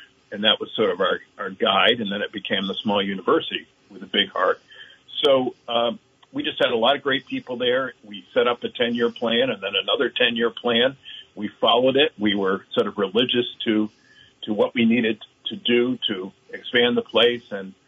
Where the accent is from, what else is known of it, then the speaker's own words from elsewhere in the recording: Vermont, United States; So, you know, I grew up in Rutland County. I mentioned my dad. He was born there in 1919.